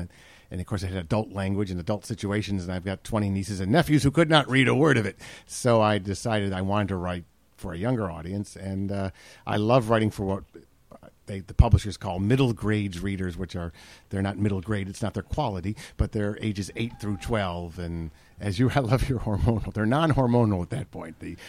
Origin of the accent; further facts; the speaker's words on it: New York City, New York, United States; I'm from New York City.